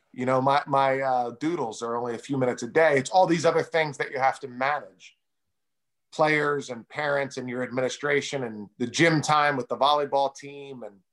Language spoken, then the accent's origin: English; Philadelphia, Pennsylvania, United States; Well, all the Rockies, you know, since I'm from Philadelphia.